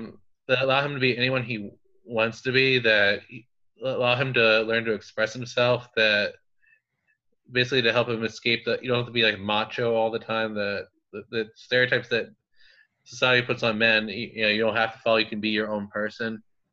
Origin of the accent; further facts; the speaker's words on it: New Jersey, United States; also born or lived in California / Pennsylvania; now in King of Prussia, United States; I was born in California, but raised in New Jersey and PA.